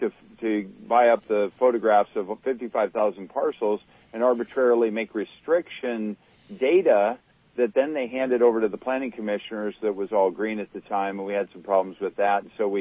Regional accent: Rough and Ready, California, United States; And I'm from Rough and Ready, California.

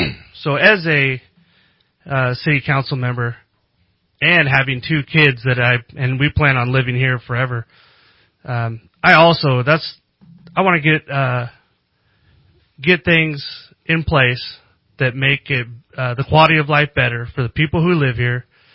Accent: Virginia, United States; I'm not originally from here. I'm from Virginia.

